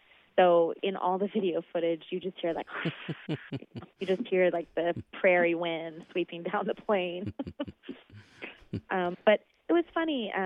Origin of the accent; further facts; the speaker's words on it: Oklahoma, United States; I'm returning to Oklahoma for two concerts. And I haven't been back to my home state to perform in about 10 years.